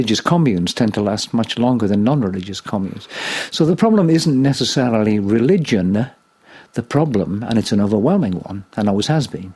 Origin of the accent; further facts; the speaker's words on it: Wales, United Kingdom; And I, being Welsh, have always been a pessimist.